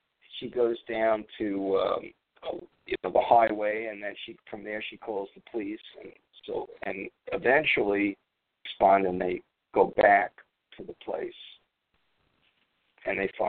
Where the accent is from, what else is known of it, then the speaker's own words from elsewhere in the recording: Brooklyn, New York, United States; What do I know? You know, I'm from Brooklyn.